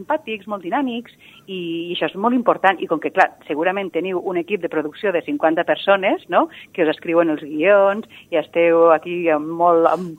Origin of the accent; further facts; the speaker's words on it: Lleida, Catalonia, Spain; tenia 18 anys, a Lleida, jo sóc de Lleida